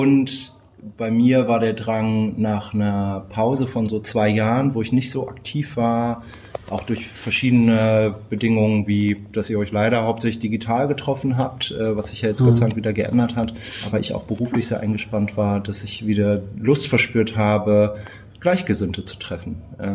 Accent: North Rhine-Westphalia, Germany; Ich komme aus dem Ruhrgebiet, war da auch eingesetzt

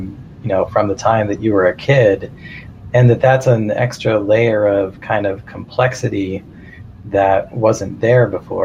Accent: Virginia, United States; Well, so I grew up in Virginia and went to high school in Virginia in like the mid-80s.

